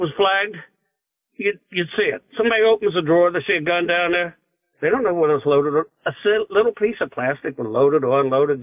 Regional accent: Hamilton, Ohio, United States; born or raised there

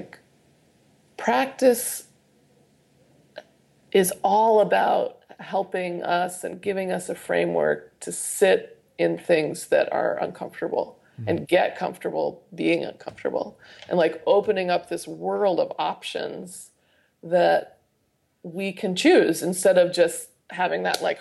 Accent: Idaho, United States; a story about growing up in Idaho and that my mom worked with resettling refugees growing up

